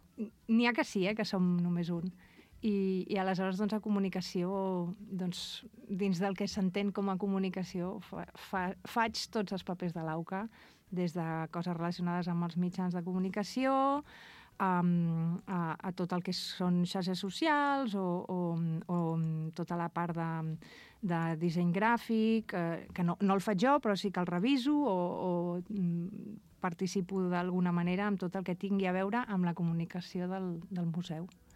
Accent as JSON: {"language": "Catalan", "town": "Barcelona", "region": "Catalonia", "country": "Spain", "lives_now": "Vilafranca, Spain", "said": "jo en principi pensava fer exercir la meva professió a Barcelona, que és la ciutat d'on soc, no?"}